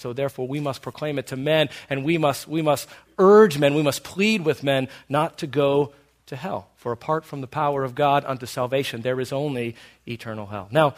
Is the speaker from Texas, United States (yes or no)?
no; Maryville, Tennessee, United States; Now, I'm from Maryville, Tennessee.